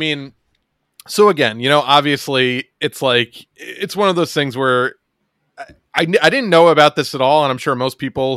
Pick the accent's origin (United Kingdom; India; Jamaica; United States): United States; I'm a man. I'm an American man.